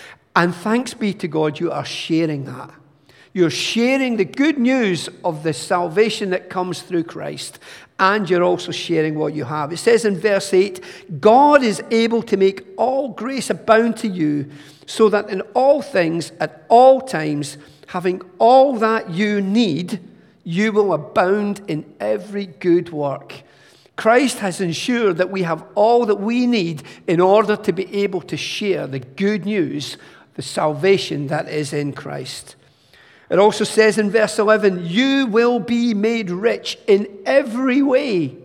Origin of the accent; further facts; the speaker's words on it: England, United Kingdom; Boom, we're English, we're British, we don't talk about that sort of thing here.